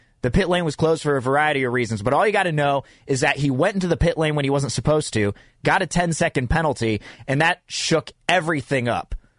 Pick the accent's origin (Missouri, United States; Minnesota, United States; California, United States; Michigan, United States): California, United States; Fremont; Shout out to my hometown, Fremont.